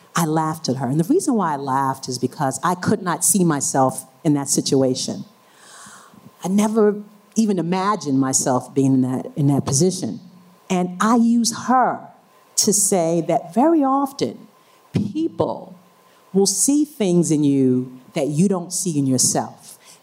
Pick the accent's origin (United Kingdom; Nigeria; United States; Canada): United States; New York City, New York; and I am from New York, New York, particularly Harlem. So I'll tell you, I am urban.